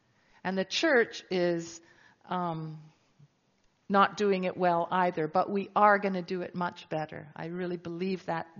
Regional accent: Folkestone, South East England, United Kingdom; I come from Folkestone

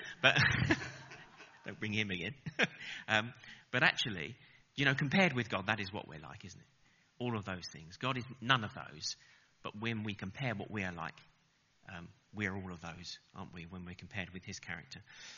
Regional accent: England, United Kingdom; but being English, British, you think, oh, no, I mustn't say anything.

